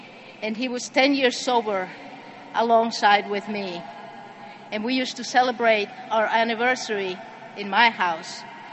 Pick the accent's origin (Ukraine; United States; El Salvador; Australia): El Salvador; moved away; the Spanish meeting at the beginning because I found all the middle-aged men with all the attitudes that I came running away from El Salvador.